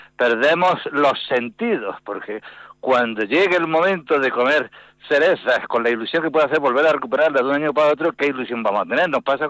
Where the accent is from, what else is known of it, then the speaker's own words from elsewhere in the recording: Ibros, Andalusia, Spain; os estoy hablando desde mi pueblo natal, desde Jaén, desde Ibro, que está al lado de Baeza